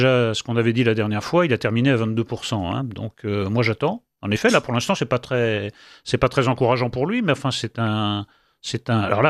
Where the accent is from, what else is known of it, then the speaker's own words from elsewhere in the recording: France; Nous sommes nombreux à ne pas avoir de problème, peut-être parce que nous sommes nous-mêmes des Français de souche